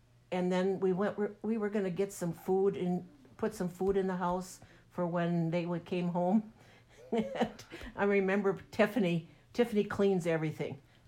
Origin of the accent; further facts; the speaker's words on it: Fargo, North Dakota, United States; born there; Yep, I wasn't born in the house. I was born in the hospital in Fargo.